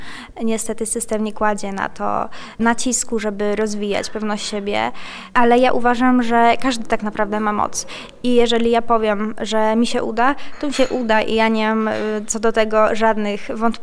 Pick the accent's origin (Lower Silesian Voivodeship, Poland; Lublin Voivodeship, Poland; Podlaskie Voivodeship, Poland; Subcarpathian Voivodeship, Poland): Lublin Voivodeship, Poland; Tarnogród; mimo że jestem z małego miasta, bo Tarnogród to jest moje rodzinne miasto